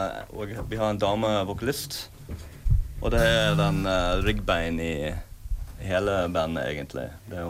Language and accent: Norwegian; Australia; Norwegian is a second language; now in Norway; Jeg er fra Australia, og da så jeg på det litt, ja.